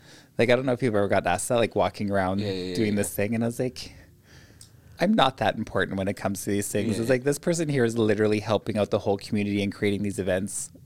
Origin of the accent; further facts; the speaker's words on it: Yukon, Canada; I grew up in Yukon, hated it.